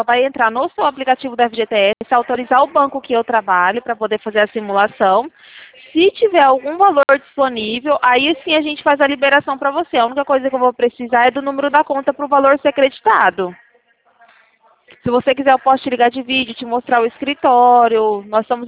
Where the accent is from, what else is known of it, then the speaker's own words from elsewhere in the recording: Araçatuba, São Paulo, Brazil; Eu sou daqui de Araçatuba, interior de São Paulo.